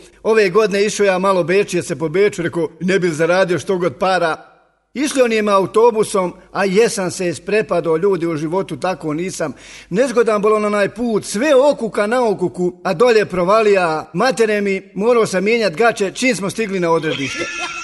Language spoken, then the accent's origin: Bosnian; Sarajevo, Federation of Bosnia and Herzegovina, Bosnia & Herzegovina; Pita on mene, odakle si ti? Rekao, iz Sarajeva.